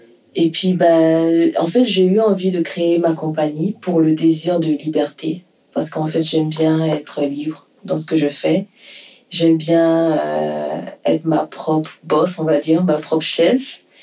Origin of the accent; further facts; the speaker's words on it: Île-de-France, France; also born or lived in Côte d'Ivoire / Nancy; je suis née en région parisienne, en France, et puis j'ai passé une partie de mon enfance en Côte d'Ivoire, et puis je suis revenue en France, donc à Nancy, où j'ai étudié